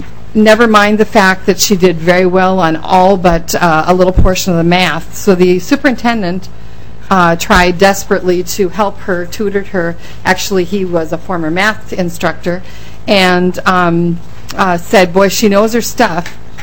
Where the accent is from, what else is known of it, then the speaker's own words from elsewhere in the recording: Crookston, Minnesota, United States; And when I talk about my hometown of Crookston, this is not the only school district that has dealt with this.